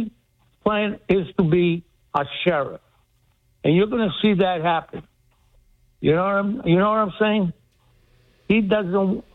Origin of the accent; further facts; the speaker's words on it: Greece; now in United States; I lived in the city since 1959 when I came from Greece, okay?